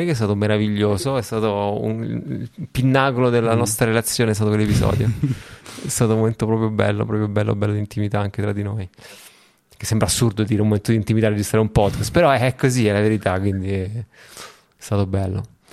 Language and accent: Italian; Rome, Lazio, Italy; ma io sono di Roma